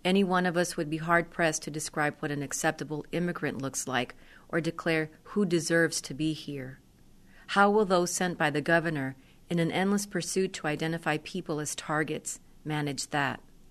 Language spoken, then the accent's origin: English; Laredo, Texas, United States; I was born and raised in Laredo.